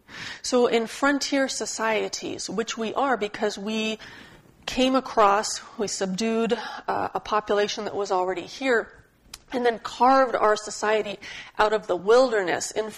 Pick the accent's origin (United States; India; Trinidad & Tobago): United States; Albany, California; also born or lived in Portland, Oregon; I was raised in Albany in a high school that was maybe 40% white, 60% people of color, and we had families from, I think, 160 countries.